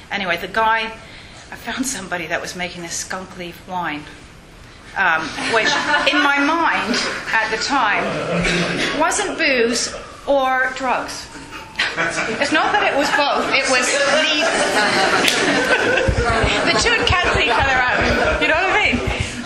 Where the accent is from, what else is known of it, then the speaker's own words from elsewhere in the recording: Canada; I grew up in Canada